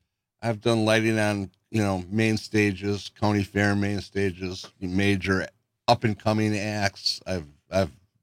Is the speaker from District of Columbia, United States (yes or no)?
no; Milwaukee, Wisconsin, United States; Well, I was born and raised in Milwaukee, in the 76th and Blue Mound neighborhood.